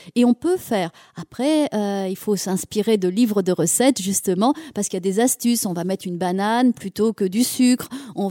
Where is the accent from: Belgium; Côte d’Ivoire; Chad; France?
France; Auvergne-Rhône-Alpes; Je suis auvergnate, je suis ici des monts d'Auvergne.